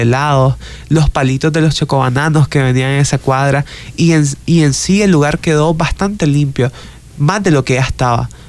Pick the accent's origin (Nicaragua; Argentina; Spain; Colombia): Nicaragua; a tomar acciones para mejorar nuestra realidad como nicaragüense.